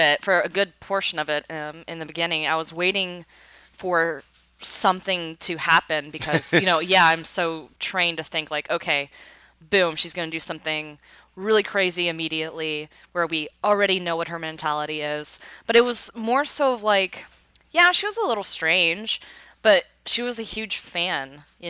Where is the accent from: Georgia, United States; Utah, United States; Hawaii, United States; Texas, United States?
Texas, United States; I hail from Texas, where I was a rattler in high school.